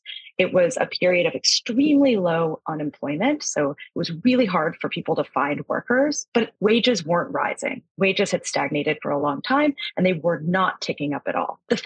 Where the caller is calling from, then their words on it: New York, United States; I am calling from New York in the United States.